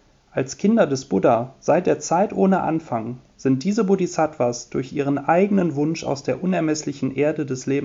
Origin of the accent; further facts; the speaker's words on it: Düsseldorf, North Rhine-Westphalia, Germany; ich komme aus Düsseldorf.